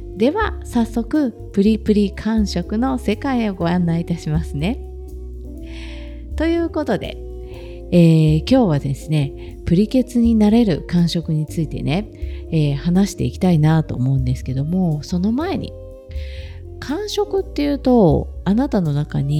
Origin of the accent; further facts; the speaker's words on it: Kansai, Japan; もともと関西人だからね、